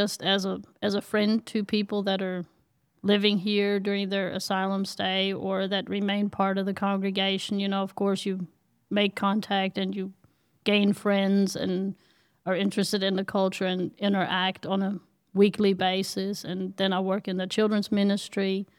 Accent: Berlin, Germany; English is a second language; moved away as an adult; now in Mississippi, United States; I was born and raised in Berlin, usually member of the state church, the EKD. And I moved to the United States for an exchange year. And then later on, I married and moved to Mississippi.

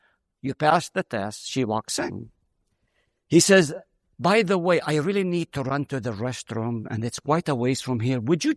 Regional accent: Nazareth, Northern District, Israel; English is a second language; I'm a Palestinian from Nazareth. Can anything good come out of Nazareth?

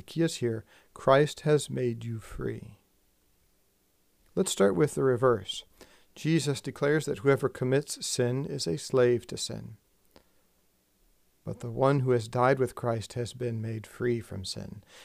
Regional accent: Texas, United States; And let me tell you, I'm a Texan. This is hard for me to say.

